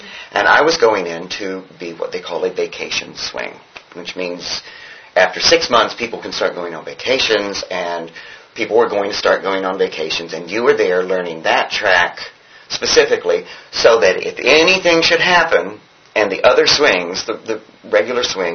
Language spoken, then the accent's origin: English; the South, United States; I can talk. I'm from the South.